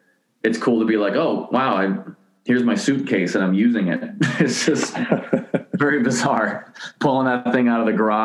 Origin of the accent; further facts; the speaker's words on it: Las Vegas, Nevada, United States; when you tell them, you know, where are you from? Vegas. Where were you born? Vegas.